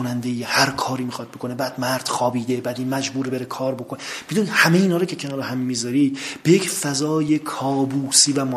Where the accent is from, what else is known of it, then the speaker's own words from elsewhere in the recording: Hamadan, Iran; تئاتر خوندم و بازیگر تئاتر بودم در سالهای قبل در شهر خودم همدان.